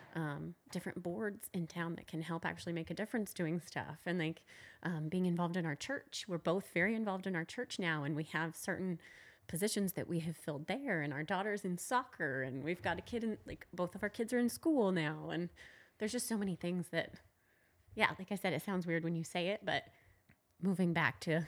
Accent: Lincoln, United States; And it's so funny because I moved back to Lincoln. I'm from Lincoln

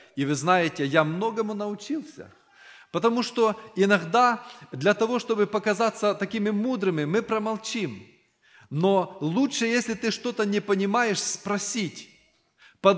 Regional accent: Dubno, Rivne Oblast, Ukraine; now in United States; Я сам також из Рівенської області, город Дубно. Но в Америке я уже вместе с своей семьей, мы живем 14 лет

